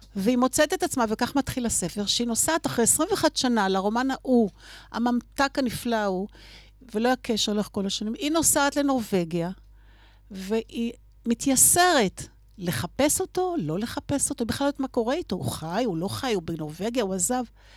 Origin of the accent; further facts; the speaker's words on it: Kfar Hittim, Northern District, Israel; אני גדלתי במושב, הורי הקימו את כפחיתים וגדלתי בכפר